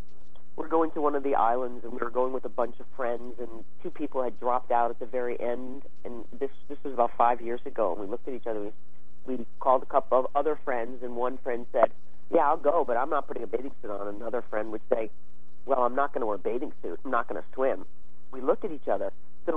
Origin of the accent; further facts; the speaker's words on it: Connecticut, United States; And I lived on the East Coast. I'm from Connecticut.